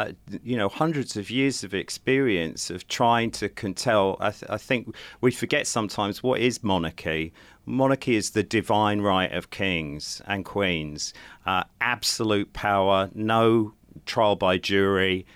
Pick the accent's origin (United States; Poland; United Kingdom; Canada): United Kingdom; St Albans, East of England; I was born in England, just outside London, St. Albans, but my parents are both working class Irish immigrants and Catholic. So I grew up with immigrant Irish Catholic parents in an English schooling system.